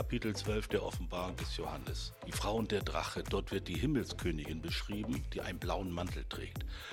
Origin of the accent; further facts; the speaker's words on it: Northern Germany, Germany; Und ich als Norddeutscher, der auf der Nord- und Ostsee gesegelt ist